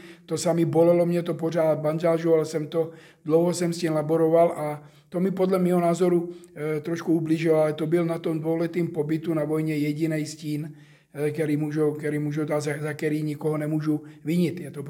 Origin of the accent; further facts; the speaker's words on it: Slovakia; moved away; Já jsem původně ze Slovenska, to řada lidí ví, já jsem odchovanec Topolčan.